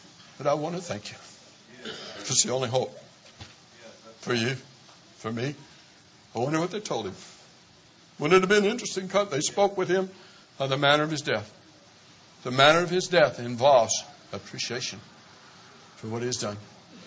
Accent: Iowa, United States; I grew up in Iowa, and I've seen a blinding snowstorm until the entire earth was covered with 3 feet of snow

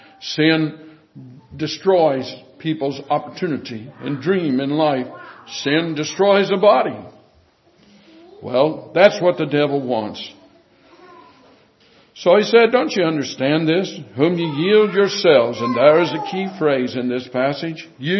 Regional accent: United States; I'm an American and freeborn, and it means a lot to me.

